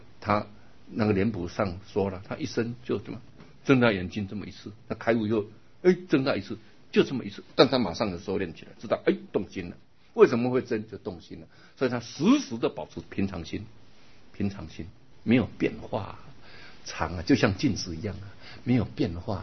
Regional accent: China; 你看也许我们啊，外国人还比他比较重法理情，我们中国人是情理法啊，把情排第一。

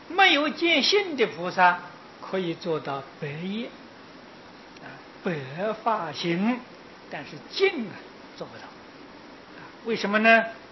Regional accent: China; 我们中国人喜欢讲善恶，印度人讲黑白

